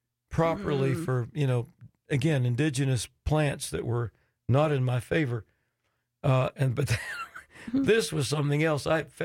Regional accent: Florida, United States; also born or lived in South Portland, Maine; in 1955, I was 5 years old. We moved to Florida from Maine. We lived in South Portland, Maine, and we moved to Florida.

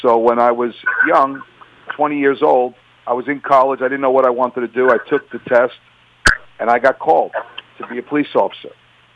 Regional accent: Staten Island, New York, United States; I grew up in Staten Island in a predominantly white community, like 90% white community. You know, I'm Italian and Irish by heritage, and I grew up with all people like me.

